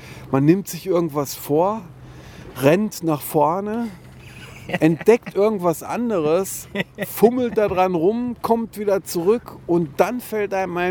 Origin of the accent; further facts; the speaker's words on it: Berlin, Germany; Man ist ja als Berliner verwöhnt, ohne es zu merken.